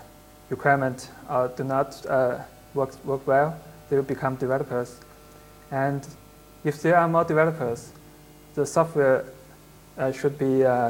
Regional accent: Beijing, China; I'm from Beijing, China.

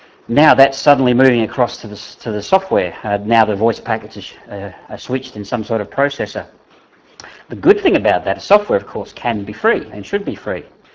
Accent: Adelaide, South Australia, Australia; I'm from Adelaide, South Australia.

